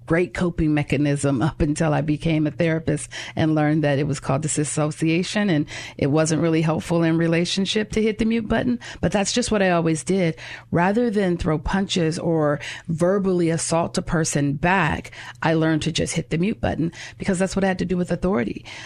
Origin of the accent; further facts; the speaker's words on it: Los Angeles, California, United States; I grew up in South Central LA, as I've shared before.